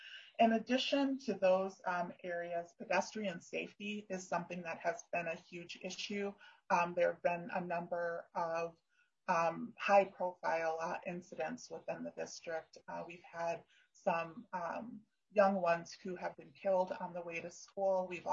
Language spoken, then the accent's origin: English; St. Paul, Minnesota, United States; I grew up in St. Paul